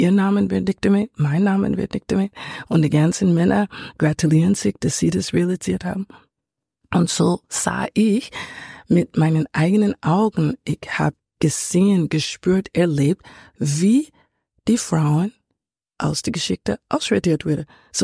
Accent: New York, United States; now in Vienna, Austria; aber wir leben in Wien. Wir beide kommen nicht aus Wien. Du kommst aus Graz, ich komme aus New York.

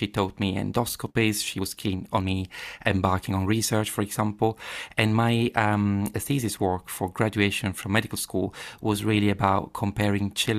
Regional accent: Padua, Veneto, Italy; I was born in Padua, and I grew up there, definitely from there.

